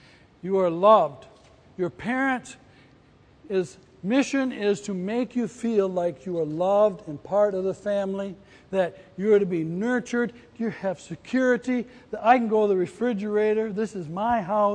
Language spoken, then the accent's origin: English; West Virginia, United States; I said, we're West Virginia. I said, we're probably cousins.